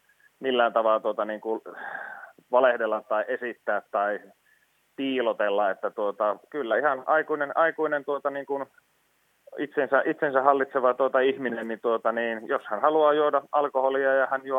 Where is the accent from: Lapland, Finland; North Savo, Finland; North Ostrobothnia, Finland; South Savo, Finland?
North Ostrobothnia, Finland; Oulu; lähdetäänkö me oululaisina nyt sitten niin kuin Tampereella myymään siipiä